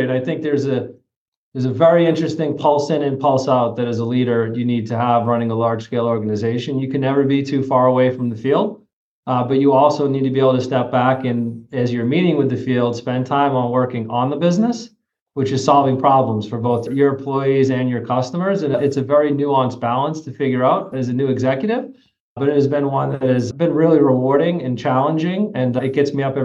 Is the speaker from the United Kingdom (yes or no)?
no; Northeast, United States; So you might tell from my accent, I'm from the Northeast.